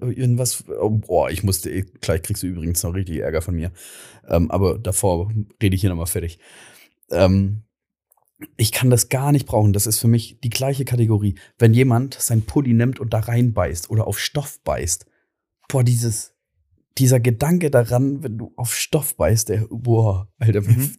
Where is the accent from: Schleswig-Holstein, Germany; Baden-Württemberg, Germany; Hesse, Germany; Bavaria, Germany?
Baden-Württemberg, Germany; Aber da bin ich Schwabe.